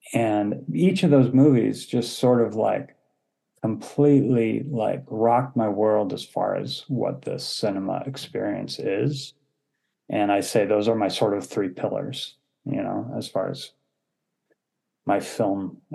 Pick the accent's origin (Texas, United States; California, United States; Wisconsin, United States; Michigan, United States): California, United States; Palo Alto; I grew up in Palo Alto, California.